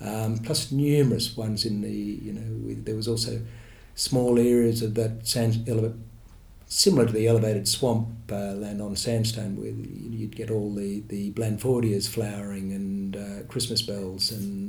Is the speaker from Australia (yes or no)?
yes; St Ives, New South Wales, Australia; when we grew up in St Ives, we had a bigger than average block